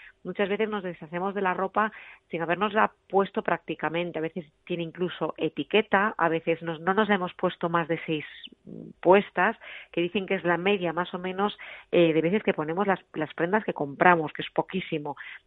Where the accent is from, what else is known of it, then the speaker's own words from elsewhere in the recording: Ourense, Galicia, Spain; yo estoy en la zona de Sanxenxo. Yo soy de Orense, de interior, pero en verano mis padres tienen aquí un apartamento